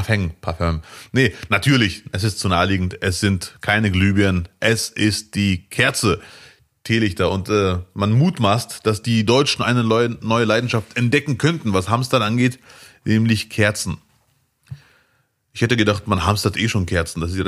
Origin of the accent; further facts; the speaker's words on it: Morocco; now in Duisburg, Germany; Ich bin Marokkaner, der in Duisburg lebt.